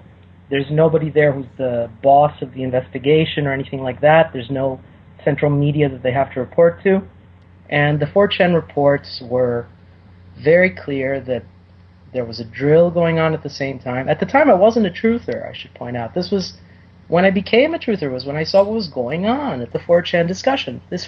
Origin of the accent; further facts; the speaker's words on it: Israel; I grew up in Israel, and I've also seen firsthand actual murder.